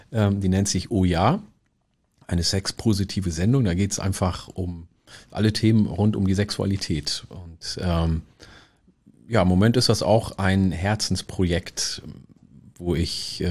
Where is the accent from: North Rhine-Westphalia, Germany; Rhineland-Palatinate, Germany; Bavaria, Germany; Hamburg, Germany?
Hamburg, Germany; die Menschen sagen, Alter, man hört richtig, dass du aus Hamburg kommst. Ich komme nicht aus Hamburg, ich komme von St. Pauli, Alter.